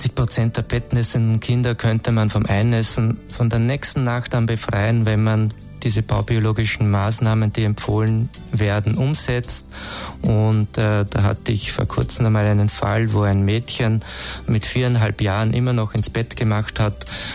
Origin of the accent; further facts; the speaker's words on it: Lower Austria, Austria; born there; ich bin aus dem Waldviertel gebürtig und da ist das noch sehr verbreitet